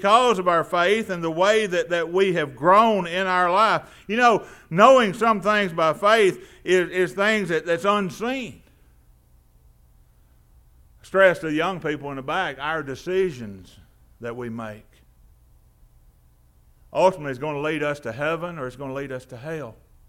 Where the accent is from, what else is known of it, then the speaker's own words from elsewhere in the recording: Tennessee, United States; "Where are you from?" I said, "Tennessee."